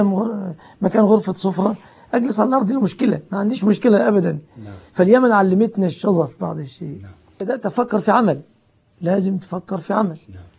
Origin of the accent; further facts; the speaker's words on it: Egypt; also born or lived in Yemen; اسمه كبيس عندنا في مصر